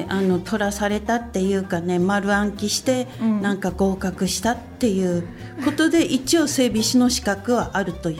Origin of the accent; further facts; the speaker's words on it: Hachinohe, Aomori, Japan; なので港出身なんです。